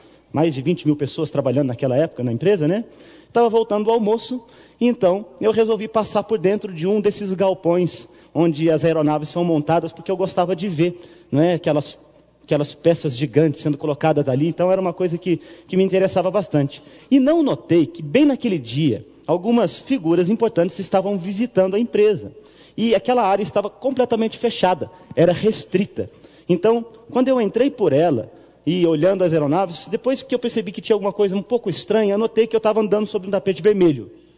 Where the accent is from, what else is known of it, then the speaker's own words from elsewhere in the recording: São José dos Campos, São Paulo, Brazil; eu trabalhei numa empresa lá da minha cidade, São José dos Campos